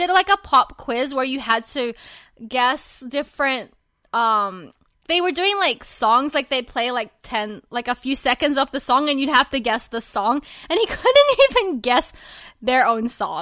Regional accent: Australia; I don't even know the 50 states. I don't know the presidents. Because, I was brought up on Australian history

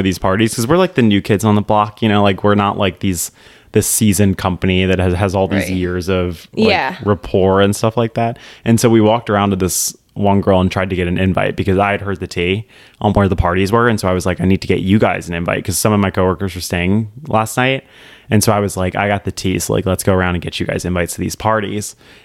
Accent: New England, United States; Because I grew up in New England. I'm so excited.

